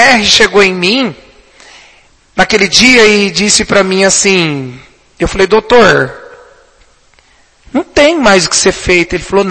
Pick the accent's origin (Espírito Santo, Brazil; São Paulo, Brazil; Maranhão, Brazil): São Paulo, Brazil; Garça; born there; eu como nasci em Garça e frequentador ali, faço uso do hospital